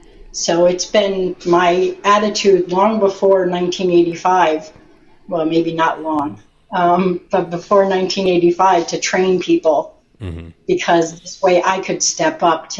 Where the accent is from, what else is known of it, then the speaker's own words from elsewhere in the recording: Northeast, United States; I grew up in the Northeast in a union environment